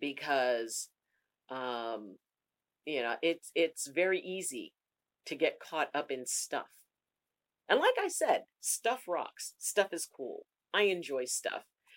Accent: Newfoundland and Labrador, Canada; born there; I'm an Air Force brat. I was born in Ernest Arman Air Force Base in Newfoundland, Canada. And, you know, so we moved a lot and we never really had roots.

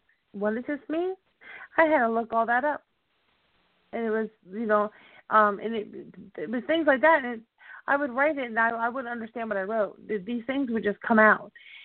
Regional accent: New Jersey, United States; Exactly. I'm from Jersey, honey. You know? You know, I'm not proper over here, you know? I'm right on the border of New York over here.

